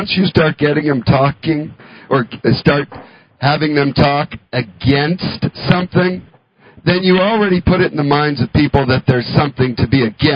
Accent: Vancouver, British Columbia, Canada; born there; In fact, I was born in Canada, Vancouver.

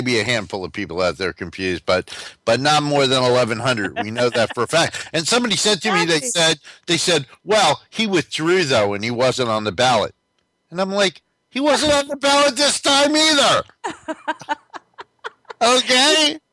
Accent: Newark, New Jersey, United States; New Jersey is a great state to be from. Especially if you're from Newark, New Jersey, like I was.

